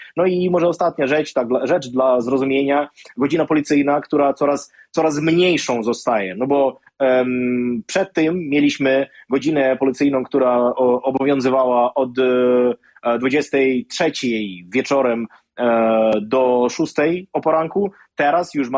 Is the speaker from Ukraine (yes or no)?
yes; Zaporizhzhia, Zaporizhzhia Oblast, Ukraine; Zaporoże na przykład to jest moje rodzinne miasto